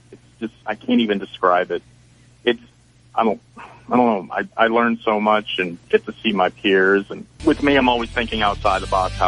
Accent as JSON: {"language": "English", "town": "New Orleans", "region": "Louisiana", "country": "United States", "lives_now": "Seattle, United States", "said": "You know I'm from New Orleans. Although lately I've been based out of Seattle now for the last 6 months."}